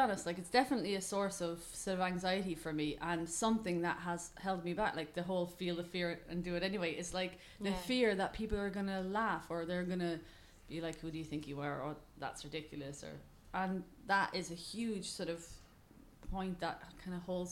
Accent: Cork, Munster, Ireland; we played this gig when I was back in Cork, my hometown

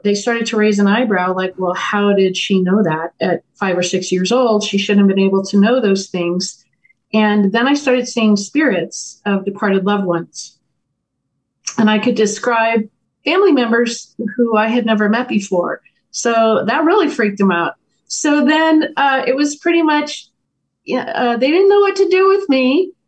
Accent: California, United States; And I grew up right by Disneyland. Mm-hmm. I grew up in Southern California, so we would go there all the time.

